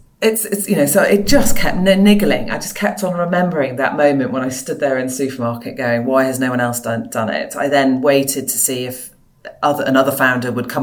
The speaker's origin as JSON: {"language": "English", "region": "Wales", "country": "United Kingdom", "tie": "born or raised there", "said": "I went to a state school. I grew up in South Wales"}